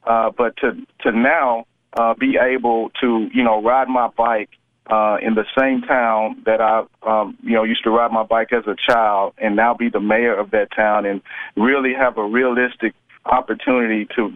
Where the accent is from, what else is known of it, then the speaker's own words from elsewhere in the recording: Walls, Mississippi, United States; You know, growing up in Walls, I grew up very modestly. In fact, I did not even have indoor plumbing until I was 16 years old.